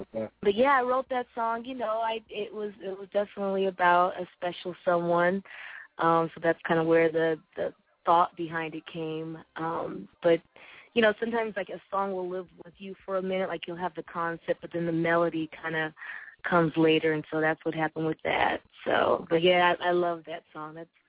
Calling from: California, United States; But I'm calling from the West Coast from Cali.

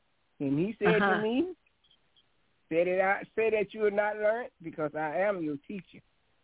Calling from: Georgia, United States; from Georgia.

